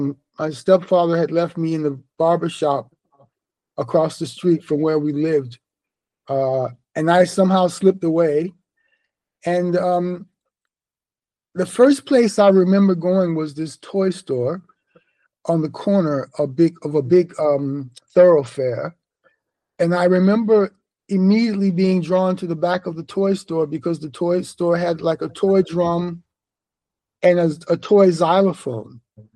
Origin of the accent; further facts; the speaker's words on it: East Orange, New Jersey, United States; also born or lived in Harlem; So, but I was born in 1962, and I was born in Harlem. By the time I was two, we were living in New Jersey, East Orange, New Jersey, to be exact.